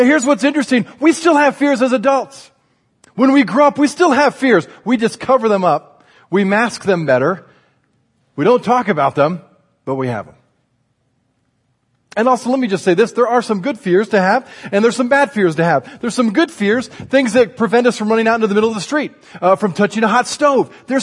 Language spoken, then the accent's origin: English; Indiana, United States; I grew up in Indiana, as some of you guys know, and Indiana is a Native American word which means very flat place.